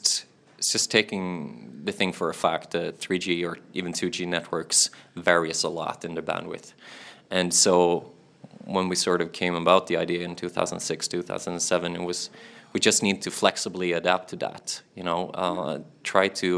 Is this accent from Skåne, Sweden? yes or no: yes; Malmö, Skåne, Sweden; I'm from south of Sweden in a fantastic town called Malmö.